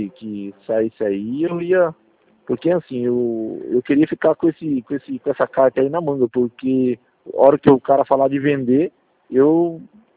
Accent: Cabreúva, São Paulo, Brazil; É, eu sou aqui de Cabreúva

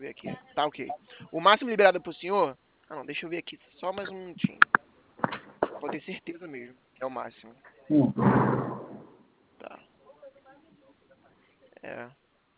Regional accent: Rio de Janeiro, Brazil; sou do Rio.

